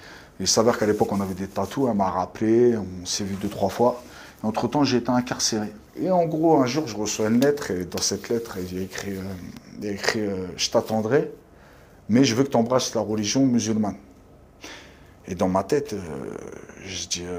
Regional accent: France; en tant que Français de souche, j'étais souvent testé dans les rixes

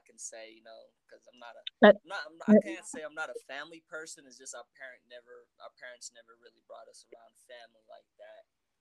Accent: Salt Lake City, Utah, United States; also born or lived in Kenya; So I was originally born in Kenya, but I grew up in, we can say per se, Utah, Salt Lake City, Utah.

